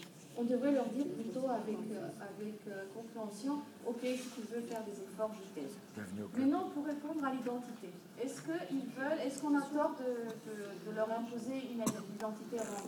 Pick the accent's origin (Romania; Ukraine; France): Romania; moved away; Pourquoi moi j'ai quitté la Roumanie?